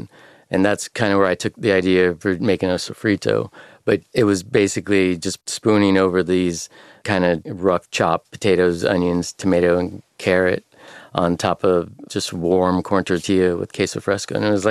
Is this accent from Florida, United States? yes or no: no; San Antonio, Texas, United States; also born or lived in Austin; I didn't actually have queso in San Antonio growing up.